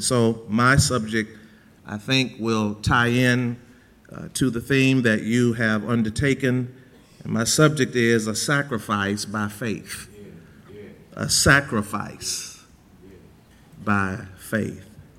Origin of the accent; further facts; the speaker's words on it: Texas, United States; Of course, I'm a Texas guy. I grew up in Texas.